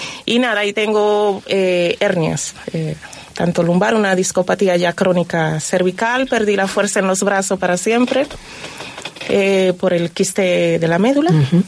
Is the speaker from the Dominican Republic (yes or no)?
yes; Dominican Republic; Porque en mi país se vive la Navidad con mucha ilusión y se hace desde septiembre